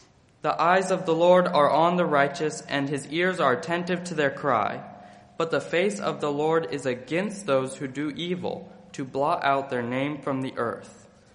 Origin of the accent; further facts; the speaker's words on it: Montana, United States; So I grew up in Montana, and living in a small town in Montana, me and my two brothers had the chore of walking our dog.